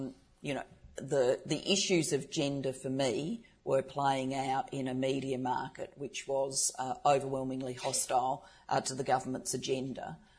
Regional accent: Adelaide, South Australia, Australia; And when I was growing up in Adelaide

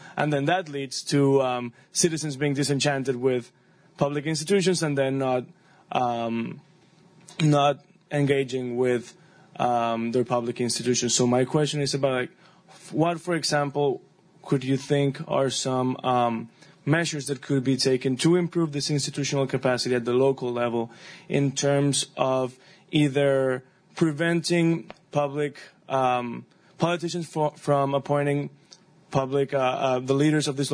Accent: Colombia; I'm from Colombia.

